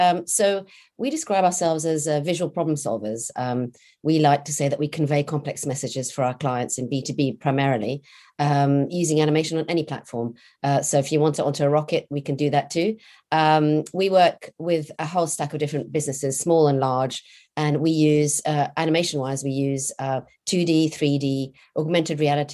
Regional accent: Portugal; also born or lived in England; I grew up in Portugal, a beautiful place to grow up and a lovely place to be a child. Had a French education, finished my schooling in England and then university, etc.

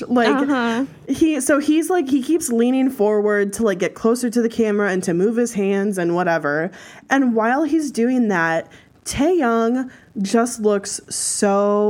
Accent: United States; I think, you know what? We're American, however you fucking want to say it.

